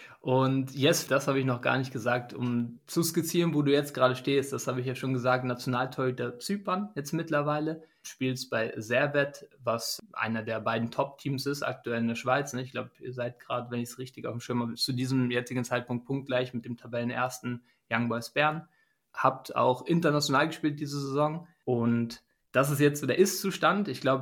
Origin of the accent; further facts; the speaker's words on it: Germany; vielleicht anders als für die deutschen Zuhörer, bei uns in Deutschland.